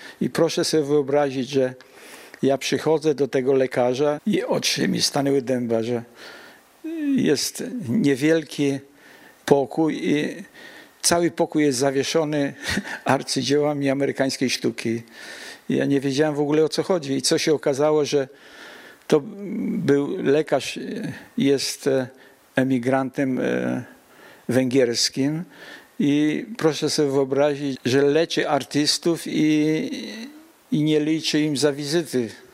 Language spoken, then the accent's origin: Polish; Lublin, Lublin Voivodeship, Poland; że razem z żoną, bo oboje jesteśmy z Lublina